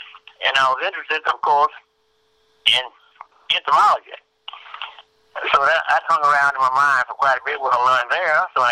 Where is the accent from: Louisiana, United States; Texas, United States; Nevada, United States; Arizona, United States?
Louisiana, United States; Baton Rouge; moved away as an adult; now in Indianapolis, United States; Oh, Baton Rouge, Louisiana. I was born there.